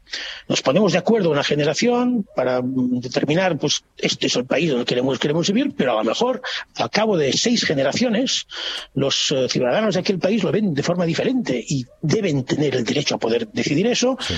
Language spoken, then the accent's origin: Spanish; Catalonia, Spain; nosotros somos ciudadanos españoles, ¿no? Los catalanes que queremos la independencia.